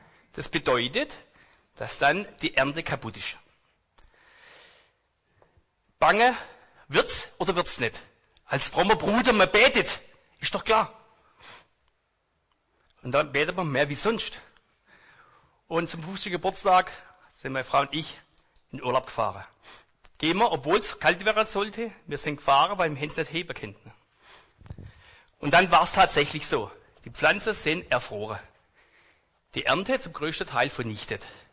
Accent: Baden-Württemberg, Germany; accent: Swabian; also ich rede trotzdem Schwäbisch ein bisschen

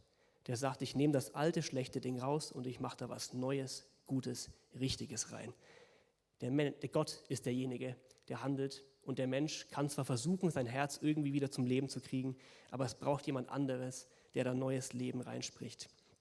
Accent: Bavaria, Germany; ich komme aus Franken, da sind einige Leute Clubfans

